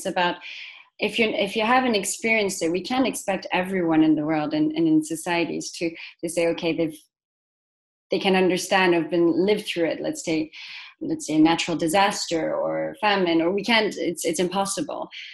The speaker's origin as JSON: {"language": "English", "country": "Switzerland", "tie": "born or raised there", "said": "My own background is quite mixed. So I have the Latin American side of Colombia, then I have the Western influence of growing up in Switzerland, and then with the Middle Eastern background."}